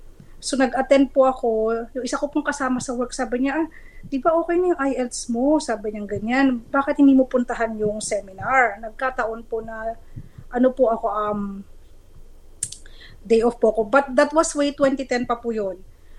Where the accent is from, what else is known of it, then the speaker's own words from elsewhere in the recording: Central Luzon, Philippines; moved away as an adult; now in Australia; kasi taga Zambales po ako sa Pilipinas.